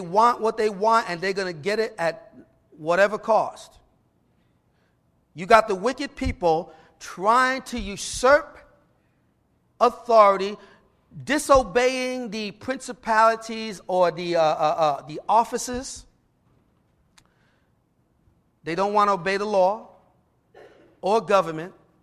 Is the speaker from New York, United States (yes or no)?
yes; New York, United States; I'm from New York, so I say leaving.